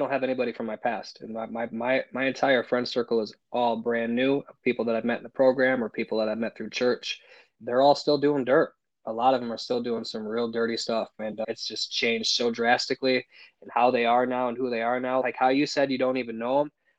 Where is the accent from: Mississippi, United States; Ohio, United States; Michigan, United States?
Ohio, United States; in my hometown, there's a wonderful recovery movement here in Bellevue, Sandusky, Port Clinton.